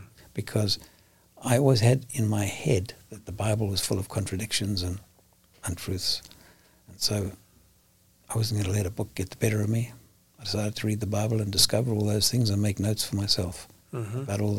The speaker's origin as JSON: {"language": "English", "town": "Durban", "region": "KwaZulu-Natal", "country": "South Africa", "tie": "born or raised there", "also_born_or_lived": "Johannesburg", "said": "And I moved to Johannesburg, which is a major city, business city, from my hometown, Durban, which is about 500 or 600 miles away."}